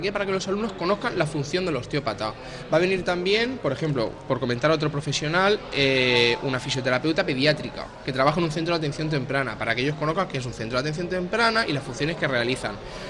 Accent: Murcia, Region of Murcia, Spain; pues yo soy de Murcia

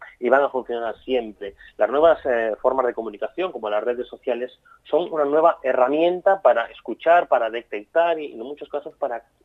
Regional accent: Spain; porque somos latinos, somos españoles

